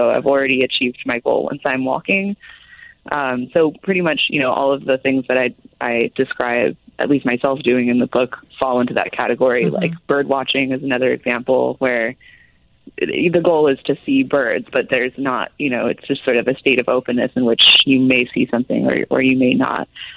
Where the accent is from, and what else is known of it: California, United States